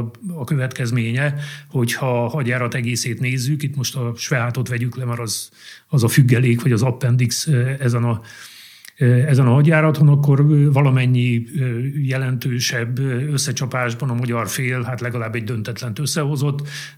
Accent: Székesfehérvár, Fejér, Hungary; hát székesfehérvári vagyok

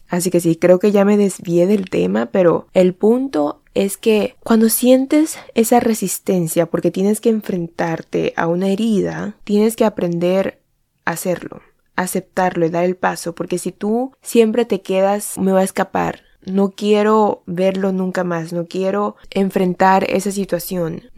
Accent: Colombia; moved away; yo me fui de Colombia porque ahí cada vez que vuelvo me toca enfrentar a mi niña interior, a las heridas que me fueron atacadas de niña en ese lugar

